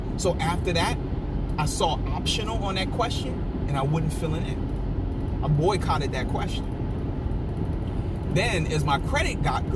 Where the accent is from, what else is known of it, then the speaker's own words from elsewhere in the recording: Bronx, New York, United States; also born or lived in New Orleans; because I'm from the Bronx.